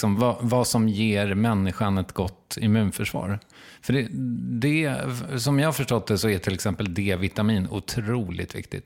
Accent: Strängnäs, Södermanland, Sweden; Ja, men det var nog hockey mycket i Strängnäs där jag kommer ifrån.

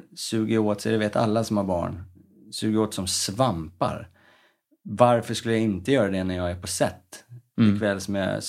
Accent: Stockholm, Stockholm County, Sweden; så att uppväxten i Örnsberg, där jag växte upp, skulle vara så normal som möjligt ändå

